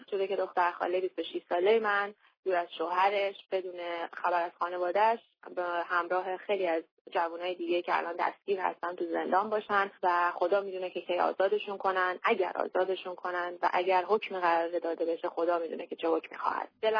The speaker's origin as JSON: {"language": "Persian", "country": "Iran", "said": "چون هرچی باشه ما ایرانیم، اول ایرانی هستیم و بعد بهایی هستیم."}